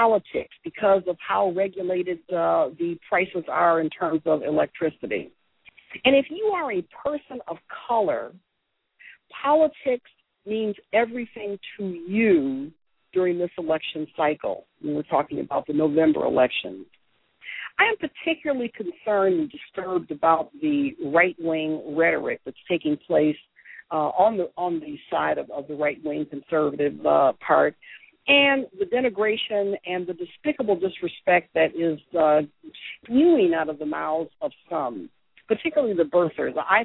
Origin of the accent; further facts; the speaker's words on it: Detroit, Michigan, United States; I'm from Michigan, Detroit.